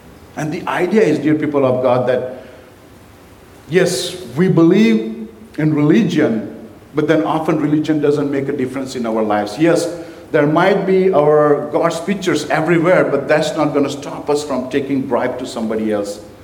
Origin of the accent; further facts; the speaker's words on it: India; I come from India, where 99% are theists.